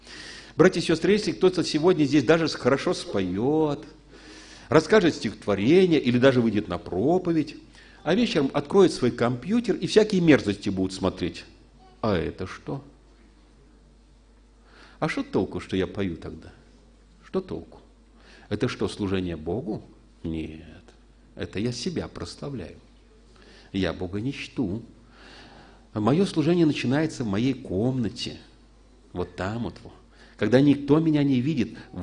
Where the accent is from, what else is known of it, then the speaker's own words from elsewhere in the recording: Saint Petersburg, Russia; Я из Ленинграда в прошлом, это сейчас он Петербург.